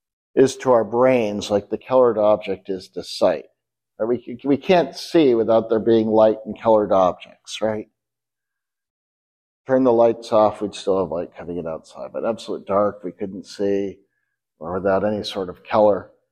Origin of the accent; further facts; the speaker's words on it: Maine, United States; now in Texas, United States; I grew up in Maine, so we played in ponds in the winter, like you may do here.